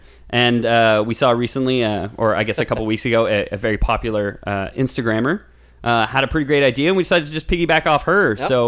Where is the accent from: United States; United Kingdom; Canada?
Canada; Well, no, we're Canadian, so we can't legally use 1 cent.